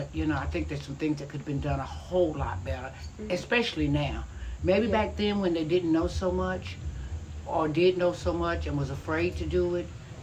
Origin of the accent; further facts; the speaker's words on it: Suwannee, United States; We grew up in Suwannee. We were all born and raised in Suwannee.